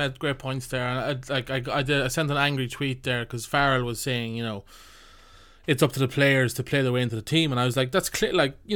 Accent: Ireland; Don't patronise us as Irish fans. Like, we know what's up.

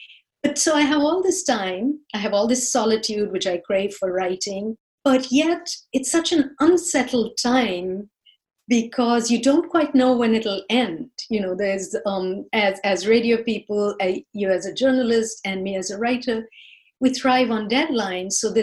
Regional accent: India; because I'm from India

